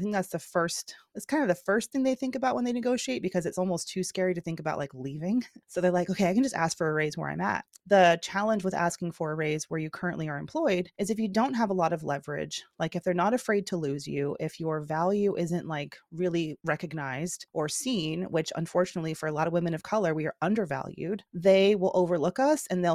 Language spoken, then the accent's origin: English; Georgia, United States; I'm from Georgia originally, and like Six Flags, you go to the amusement park with your siblings.